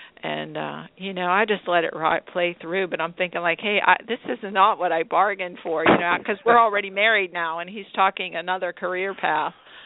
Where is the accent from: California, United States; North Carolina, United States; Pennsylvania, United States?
Pennsylvania, United States; Butler; also born or lived in Rochester, Pennsylvania; Well, I was born in Rochester, Pennsylvania, but my family moved to Butler when I was like in first grade. And so Brock and I both went to schools there in Butler.